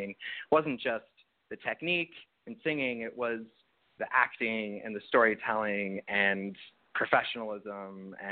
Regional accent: Santa Clarita, California, United States; I grew up in Los Angeles in a suburb called Santa Clarita, which I guess Drew Barrymore put on the map with her Netflix show.

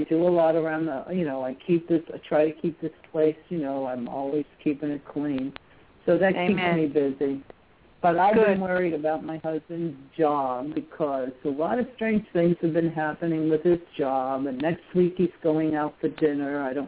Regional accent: New Jersey, United States; I'm from New Jersey.

